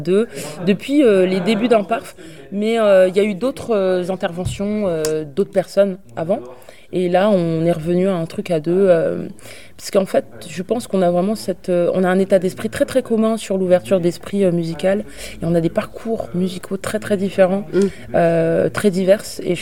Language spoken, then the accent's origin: French; Île-de-France, France; On vient de région parisienne, pour la plupart. Mais on... Ouais, c'est ça, on vient de région parisienne.